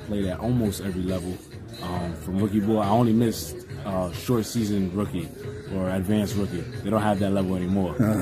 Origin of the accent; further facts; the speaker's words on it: Brooklyn, New York, United States; I'm from Brooklyn, New York.